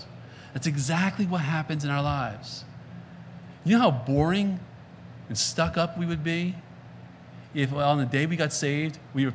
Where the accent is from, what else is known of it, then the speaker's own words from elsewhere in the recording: Northeast, United States; Growing up in the Northeast, we had those hornet nests and stuff.